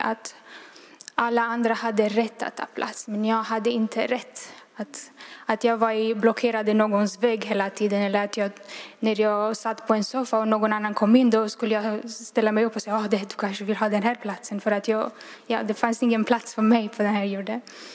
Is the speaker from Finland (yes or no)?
no; Romania; Swedish is a second language; och jag kommer från Rumänien.